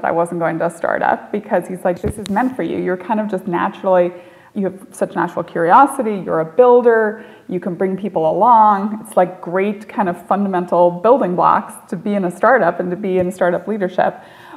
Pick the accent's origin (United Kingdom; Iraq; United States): United Kingdom; Northern Ireland; girl growing up in Northern Ireland in the Troubles